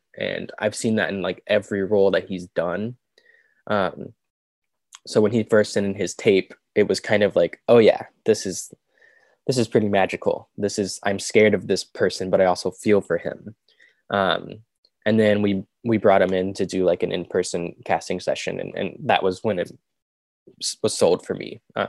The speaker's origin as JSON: {"language": "English", "town": "Fayetteville", "country": "United States", "tie": "born or raised there", "said": "I am born and raised in Fayetteville. I did a lot of theater in Fayetteville, saw a lot of theater in Fayetteville."}